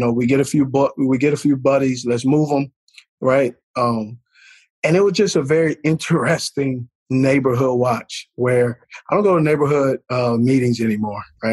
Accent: California, United States; I grew up in California where, you know, they only showed at that time, the Raiders got blocked out.

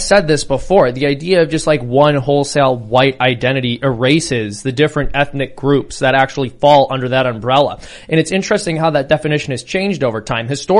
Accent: Ireland; I'm Irish.

